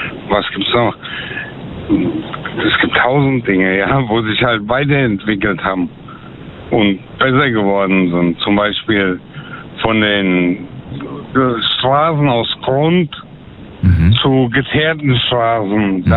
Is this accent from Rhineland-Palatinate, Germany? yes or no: yes; Bad Kreuznach, Rhineland-Palatinate, Germany; ich komme aus Bad Kreuznach.